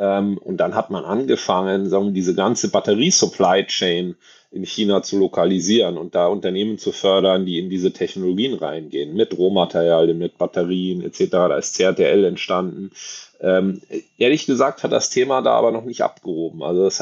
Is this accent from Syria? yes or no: no; Germany; Ich komme auch aus Deutschland, habe auch kein Interesse daran, dass es der deutschen Automobilindustrie schlecht geht.